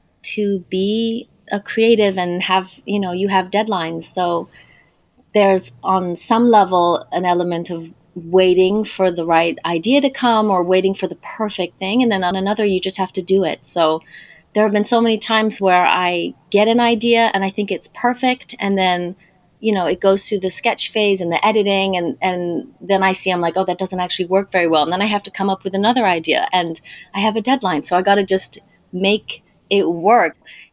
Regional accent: Kenya; also born or lived in Niamey, Niger; I grew up in Niger and in Kenya. And so up until I was about 5, I lived in Niger. And so that's like my baseline. It's nice hot weather. I was living in Niamey, which is the capital.

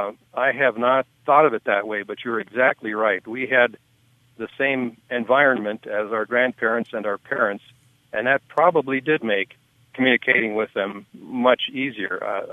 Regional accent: Ely, Minnesota, United States; Yes, Ely's my hometown and was the hometown for their entire lives of my parents, and all four of my grandparents came to Ely in their youth, so I'm a third-generation Elyite.

